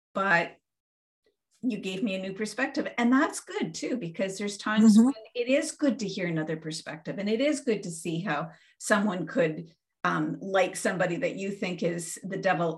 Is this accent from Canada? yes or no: yes; Canada; I'm Canadian